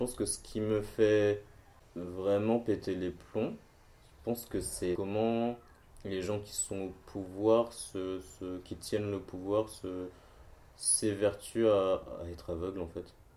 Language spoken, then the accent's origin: French; Martinique, France; entre-temps, j'ai quitté la Martinique, j'ai vu d'autres choses